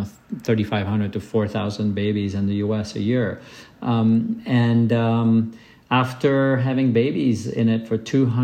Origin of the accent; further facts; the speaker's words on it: Switzerland; I've been an ocean lover all my life, even though I grew up in Switzerland, a landlocked country.